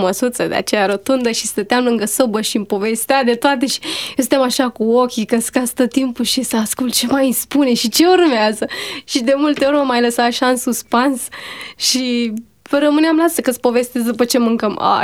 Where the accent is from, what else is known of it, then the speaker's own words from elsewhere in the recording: Târgu Jiu, Gorj County, Romania; born there; M-am născut în Târgu Jiu, județul Gorj, în anul 1988, în luna a treia.